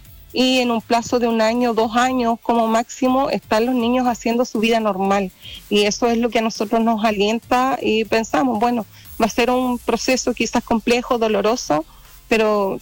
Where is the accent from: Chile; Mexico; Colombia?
Chile; Los Lagos; Hemos recorrido Chiloé completo porque yo soy chilota